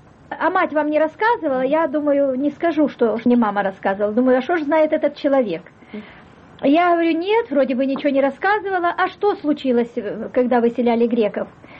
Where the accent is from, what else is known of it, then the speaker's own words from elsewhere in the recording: Karachol, Crimea, Ukraine; услышал, что я гречанка, спросил меня, с какой я деревни. Я сказала, что с Карачоля. Карасубазарского района